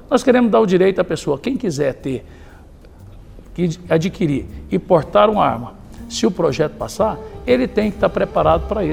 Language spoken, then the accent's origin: Portuguese; Goiás, Brazil; A mesma coisa aconteceu lá no meu estado de Goiás, na cidade de Caldas Novas